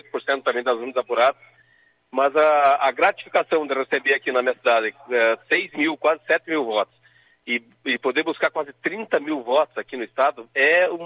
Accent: Lagoa Vermelha, Rio Grande do Sul, Brazil; eu quero retribuir para a minha terra, para a minha Lagoa Vermelha, tudo que me deram.

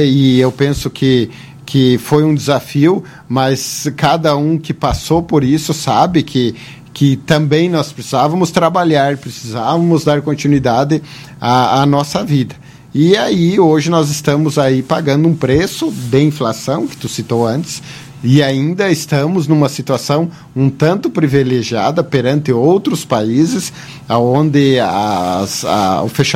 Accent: Barracão, Rio Grande do Sul, Brazil; eu não sou de Lagoa Vermelha, eu sou natural de Barracão, e quando eu nasci, Barracão já era município, né? Então sou filho de Barracão.

